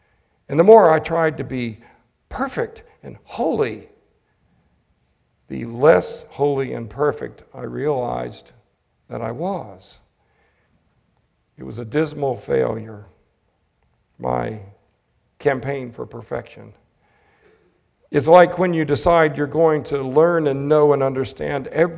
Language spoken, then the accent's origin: English; the South, United States; When I got to be about 10 years old, I was wrestling, especially growing up in the Southern Bible Belt